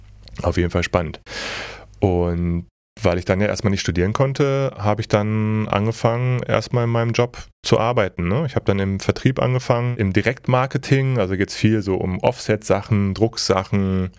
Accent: Göttingen, Lower Saxony, Germany; Ich komme ja aus Göttingen. Göttingen ist halt nicht so, ich meine, Göttingen ist eine Unistadt, ja, Universitätsstadt, genau wie Münster und so, und eigentlich echt schnuckelig, aber wenn du in so einer Stadt groß geworden bist

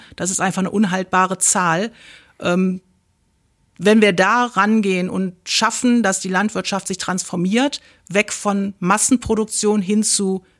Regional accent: Remscheid, North Rhine-Westphalia, Germany; born there; gebürtig aus Remscheid-Lennep. Ich bin 56 Jahre alt und verheiratet.

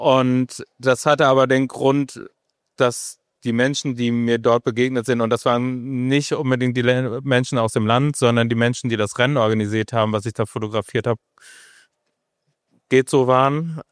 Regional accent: North Rhine-Westphalia, Germany; ich komme auch aus dem Ruhrgebiet und da gibt es ja nur Straße, also es gibt auch Wälder, es gibt sehr, sehr viele Wälder

